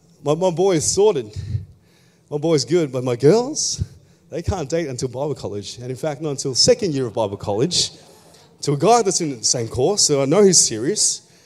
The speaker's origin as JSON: {"language": "English", "country": "Philippines", "said": "not the Filipinos, the Philippians, I'm Filipino."}